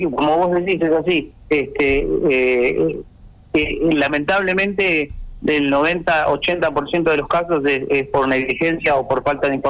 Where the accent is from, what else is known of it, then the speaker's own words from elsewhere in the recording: Tierra del Fuego, Argentina; porque yo obviamente soy fueguino, conozco, estoy acá, mi familia está desde hace mucho tiempo acá, yo soy fueguino